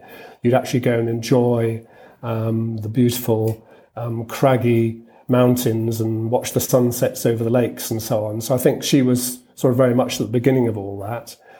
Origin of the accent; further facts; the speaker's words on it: United Kingdom; because I'm a Brit, I spelled … So if they're looking for me, they won't find me under … blog. My main base is in London.